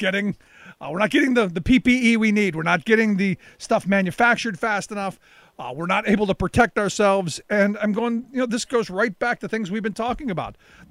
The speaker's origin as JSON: {"language": "English", "town": "Cleveland", "region": "Ohio", "country": "United States", "tie": "born or raised there", "said": "In fact, I know where I grew up in Cleveland. There's a Clorox plant right there."}